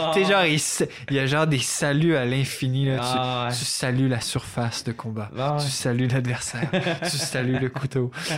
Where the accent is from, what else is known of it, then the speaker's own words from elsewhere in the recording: Quebec City, Quebec, Canada; Ouais, moi, je viens de la ville de Québec